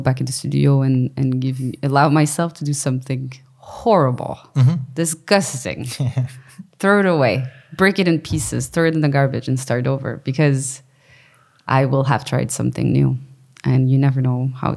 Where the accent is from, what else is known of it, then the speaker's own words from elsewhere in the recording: Canada; I'm Canadian.